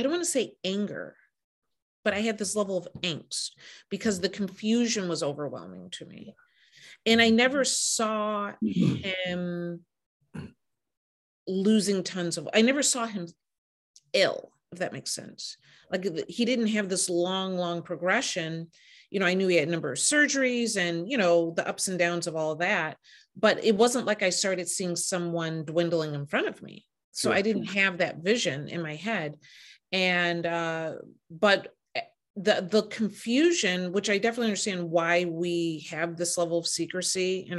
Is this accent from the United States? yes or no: yes; Detroit, Michigan, United States; So I'm from Detroit originally, right?